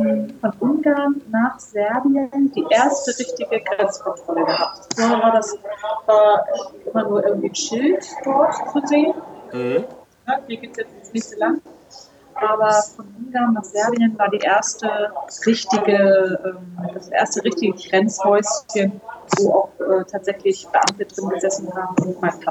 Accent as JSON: {"language": "German", "country": "Germany", "said": "Ich sehe, ich komme aus Deutschland, ich will nach Rumänien."}